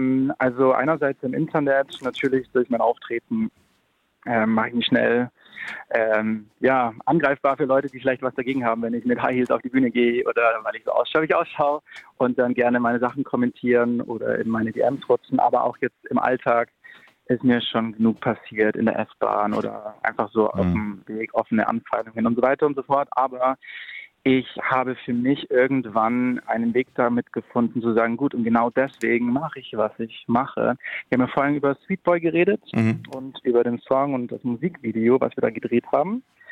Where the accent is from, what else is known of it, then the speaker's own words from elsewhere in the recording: Bavaria, Germany; Also ich denke an meine Heimatstadt zurück, ein kleines Städtchen bei Nürnberg.